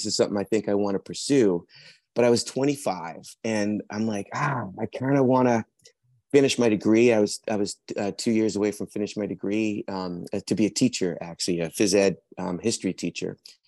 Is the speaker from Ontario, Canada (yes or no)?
no; British Columbia, Canada; also born or lived in England; now in Vancouver, Canada; I'm originally from England. I was adopted at birth. And then through a series of family things, we ended up moving to Canada when I was about 7. I grew up on Vancouver Island, high school and college, and then moved to Vancouver in 1991.